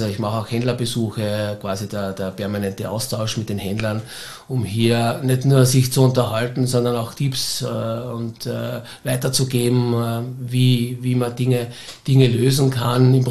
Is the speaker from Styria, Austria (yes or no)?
yes; Styria, Austria; now in Vienna, Austria; viele sagen, du als Steirer kannst doch nicht in Wien bei einem Fußballclub quasi Fan sein